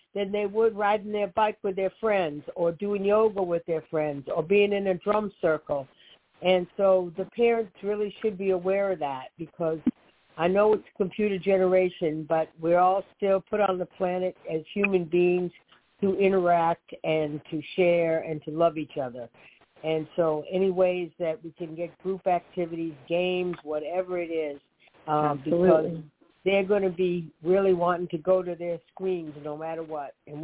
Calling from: Boynton Beach, Florida, United States; I'm calling from Boynton Beach

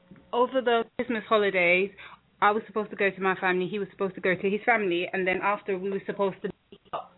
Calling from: United Kingdom; Oh, it's me again. I'm calling from the UK.

